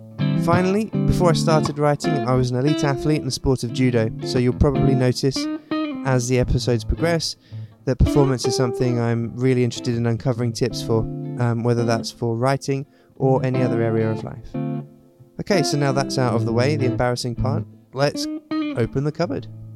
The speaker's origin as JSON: {"language": "English", "region": "England", "country": "United Kingdom", "tie": "born or raised there", "lives_now": "Switzerland", "said": "I'm an Irish guy raised in England."}